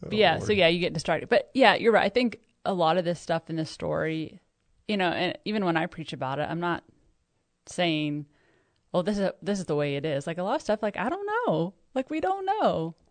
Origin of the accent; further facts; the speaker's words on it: Kansas, United States; I'm from Kansas, so everyone, you know.